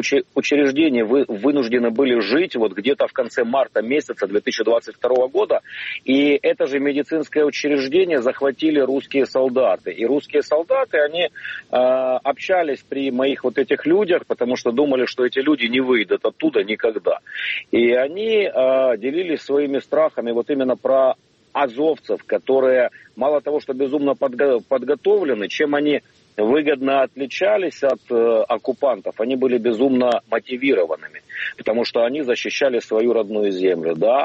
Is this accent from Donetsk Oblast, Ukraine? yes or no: yes; Donetsk, Donetsk Oblast, Ukraine; moved away; also born or lived in Mariupol; Я дончанин, я вернусь еще и в Донецк, из которого я уехал в 2014 году, а из Мариуполя в 2022.